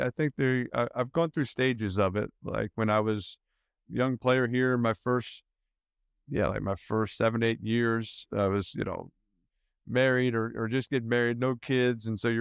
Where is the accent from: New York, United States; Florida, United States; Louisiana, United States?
Louisiana, United States; New Orleans; she's from Nashville, I'm from New Orleans, and we thought about going down south.